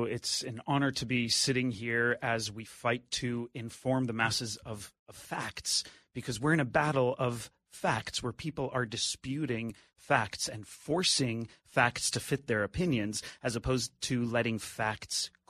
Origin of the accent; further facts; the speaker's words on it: United States; As an American, I don't understand how the U.S. hasn't gone in there to rescue our American citizens.